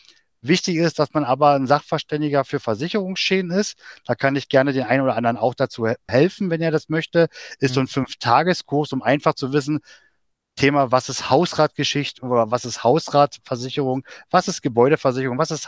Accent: Germany; am alten Wohnort, wo ich herkomme. Also ich wohne direkt an der polnischen Grenze. Also in Steinwurf bin ich in Polen drüben.

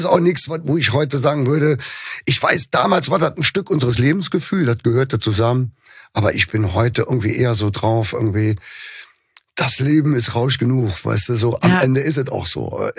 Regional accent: Cologne, North Rhine-Westphalia, Germany; da haben wir ja noch ein Privileg als Kölner

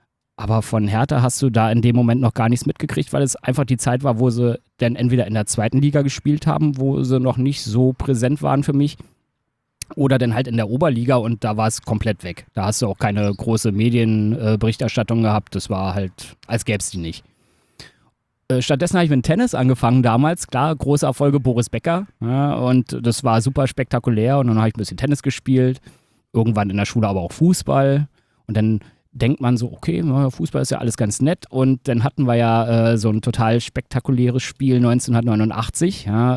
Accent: Berlin, Germany; Ich bin Ureinwohner. Ich komme aus dem Wedding. Ja, bei der Leopoldplatz war meine Hut damals. Ja, inzwischen hat es mich ein bisschen weiter in den Norden gezogen. Ja, so über Reinickendorf nach Pankow.

